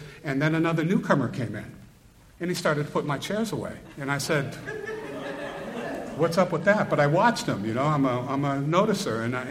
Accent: Lynn, Massachusetts, United States; born there; But I was born in Lynn, and in Lynn, Massachusetts

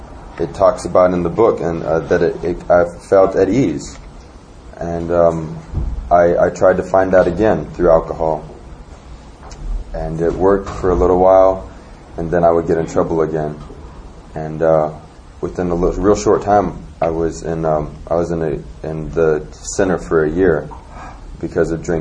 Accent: Anchorage, Alaska, United States; I'm from Anchorage, Alaska.

